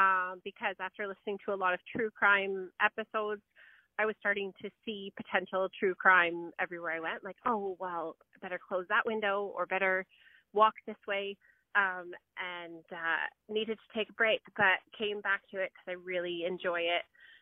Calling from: Georgetown, Ontario, Canada; I'm calling you from Georgetown, Ontario.

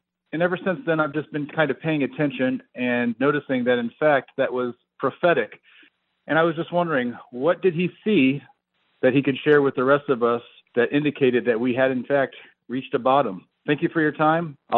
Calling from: Sarasota, Florida, United States; I'm calling from Sarasota, Florida.

